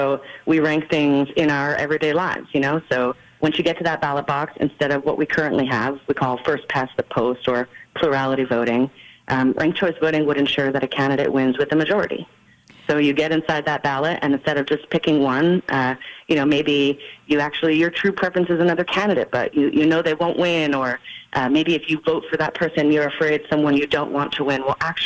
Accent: Massachusetts, United States; So Massachusetts is my home state

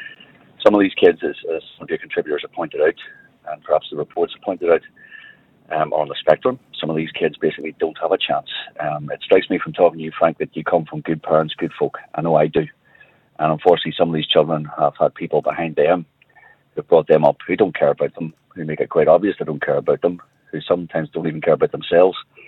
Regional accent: Northern Ireland, United Kingdom; one of the greatest things I think we have as Northern Irish people, given everything that we've been through, all these decades of troubles, is compassion

